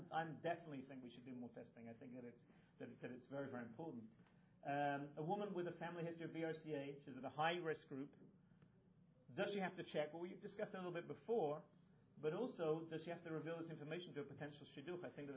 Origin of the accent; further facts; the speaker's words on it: Israel; English is a second language; So a little Hebrew just to remind us that I come from Israel.